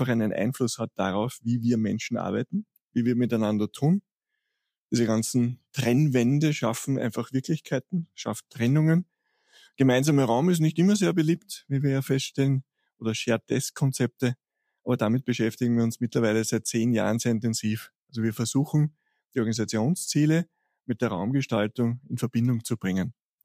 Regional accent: Vienna, Austria; Für uns als Wiener sehr fein, um rauszukommen aus der Großstadt.

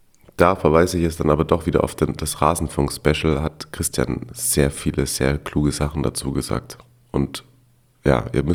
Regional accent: Austria; ich komme aus Österreich und wohne circa eine Autostunde entfernt von Udine.

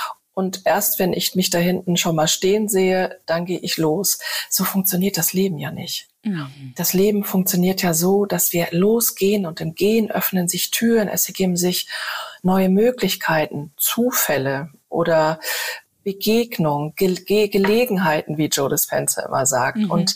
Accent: Hamburg, Germany; moved away as an adult; meiner Heimatstadt Hamburg Goodbye gesagt habe, ganz bewusst, um hier oben an die Ostsee zu gehen

